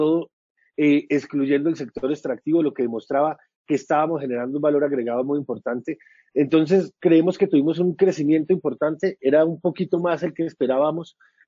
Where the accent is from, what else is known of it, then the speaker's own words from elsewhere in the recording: Colombia; el confinamiento específico que todos decidimos como colombianos para proteger la vida